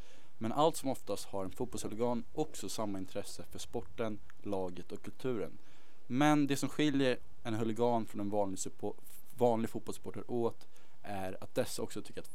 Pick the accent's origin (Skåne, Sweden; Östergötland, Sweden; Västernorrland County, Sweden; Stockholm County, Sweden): Stockholm County, Sweden; Stockholm; Jag brukar ju själv gå på AIKs matcher i Allsvenskan här hemma i Stockholm.